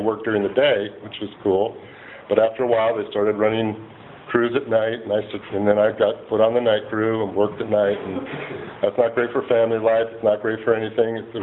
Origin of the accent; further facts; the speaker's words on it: Los Angeles, California, United States; And went back to Los Angeles, where I grew up in San Fernando Valley